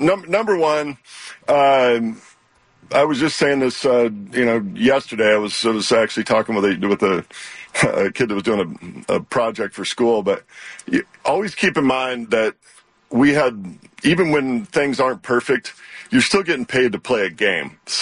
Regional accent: Walla Walla, Washington, United States; I grew up here in Walla Walla, and then went off and played ball, and then doubled back and came back home to my hometown to make wine up here.

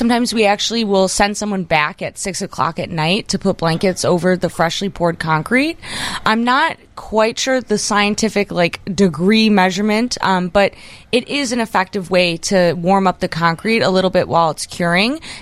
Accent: Chicago, Illinois, United States; Okay, well, I'm from Chicago. All my O's are A's.

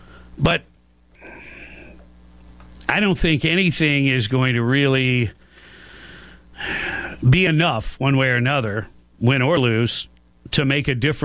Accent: Michigan, United States; now in Gainesville, United States; Now, I grew up in Michigan, and I'll always be somewhat of a Michigan fan

